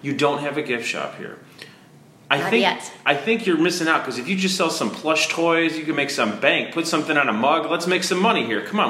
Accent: Midwest, United States; I'm from the Midwest, ma'am.

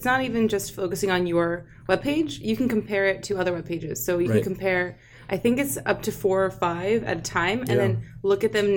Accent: Baltimore, Maryland, United States; I definitely didn't grow up any Midwest. I grew up in Baltimore.

